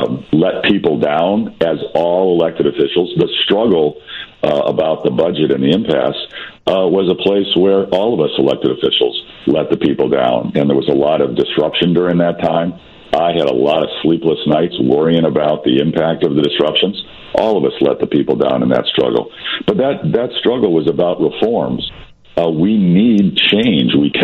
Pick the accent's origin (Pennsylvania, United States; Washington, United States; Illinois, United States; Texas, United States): Illinois, United States; Chicago; I was born in Chicago and have lived here for 62 years.